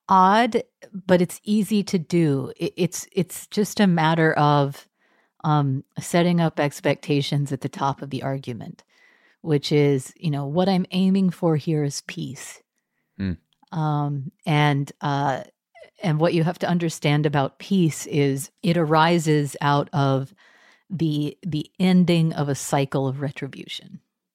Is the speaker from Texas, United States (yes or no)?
yes; Texas, United States; I am Catholic. I was raised Methodist in Texas, and I converted to Catholicism later in life while I was earning my degree in Christian theology at Cambridge.